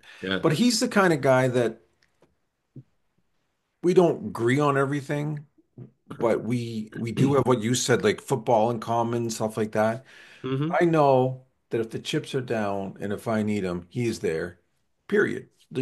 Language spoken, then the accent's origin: English; Moncton, New Brunswick, Canada; also born or lived in Truro, Canada; when I moved from Truro, Nova Scotia to Moncton, New Brunswick when I was in grade two.